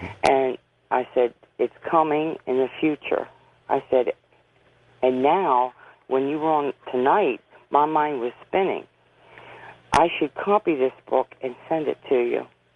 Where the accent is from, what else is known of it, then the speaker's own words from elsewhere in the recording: Pennsylvania, United States; I'm from Pennsylvania.